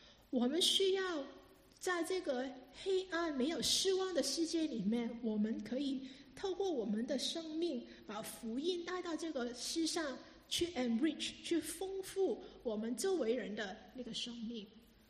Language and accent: Chinese; China; 我们中国人做这个做得特别好，对不对？